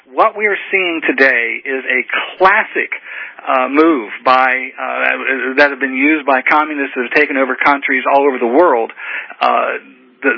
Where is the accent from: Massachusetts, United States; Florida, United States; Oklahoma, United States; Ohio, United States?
Ohio, United States; Newark; Mark, you are from my hometown, Newark, Ohio.